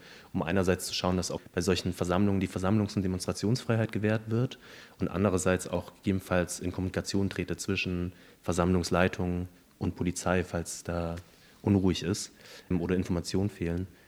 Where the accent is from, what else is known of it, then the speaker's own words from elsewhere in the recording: Riesa, Saxony, Germany; Und dann findet kurzfristig der AfD-Bundesparteitag in Riesa statt, meine alte Heimatstadt, wohin ich zurückkomme